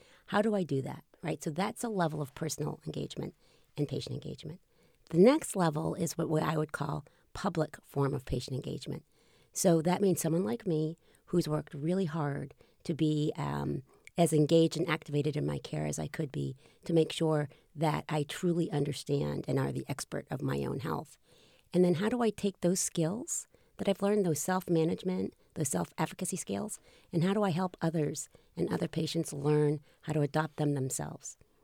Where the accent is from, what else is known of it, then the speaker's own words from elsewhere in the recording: Boston, Massachusetts, United States; I'm from Boston, and when I was in Boston, I used to, for fun, I used to be an actress.